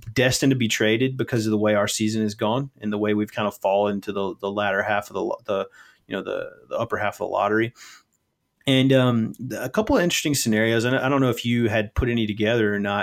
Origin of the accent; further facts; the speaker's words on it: Memphis, Tennessee, United States; I am from the Memphis area and a big Memphis Grizzlies fan